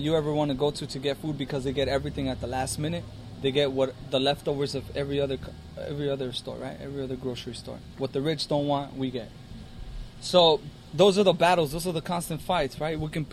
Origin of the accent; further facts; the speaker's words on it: Los Angeles, California, United States; I'm from Los Angeles. What I do is it's what's considered hip-hop. It's underground hip-hop from Los Angeles.